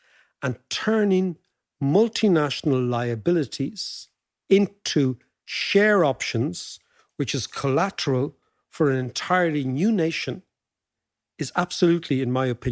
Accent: Ireland; For us as Irish citizens, it actually gives our politicians less money to waste during elections.

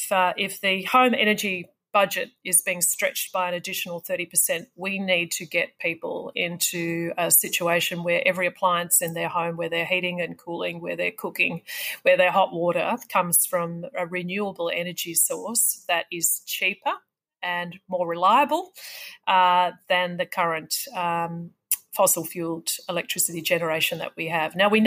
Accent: Wangaratta, Victoria, Australia; pretty much from my hometown of Wangaratta right through to the next town, bigger town of Benalla

